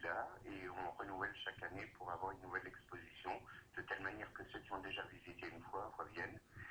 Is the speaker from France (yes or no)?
yes; Toul, Grand Est, France; Moi, je suis originaire de Toul